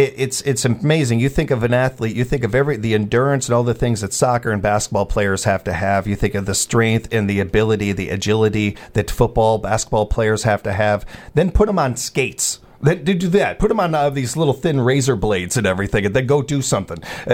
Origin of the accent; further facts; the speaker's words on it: Illinois, United States; Even growing up in Illinois, they were my favorite team.